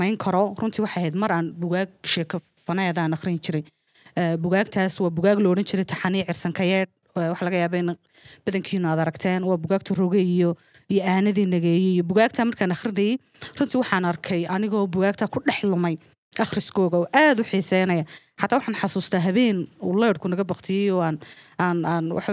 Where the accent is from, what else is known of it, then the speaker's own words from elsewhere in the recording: Hargeisa, Maroodi Jeex, Somalia; runtii hargeysaan ku barbaaray wax ku bartay